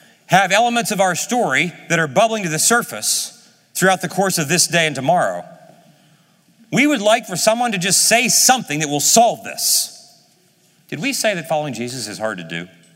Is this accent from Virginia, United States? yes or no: no; Ohio, United States; I was born and raised in Ohio, and my parents were 45 when I was born. Now in 1962